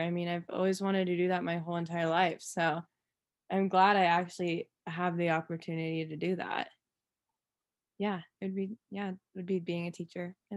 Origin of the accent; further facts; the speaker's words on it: Colorado, United States; I mean, I grew up in Colorado, so I would always come here.